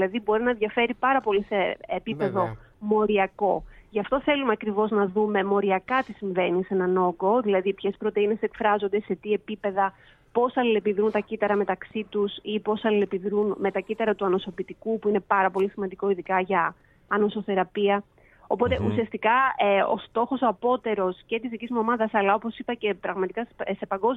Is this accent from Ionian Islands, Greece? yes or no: yes; Corfu, Ionian Islands, Greece; moved away as an adult; now in Switzerland; γεννήθηκα και μεγάλωσα στην Κέρκυρα. Σπούδασα στην Πάτρα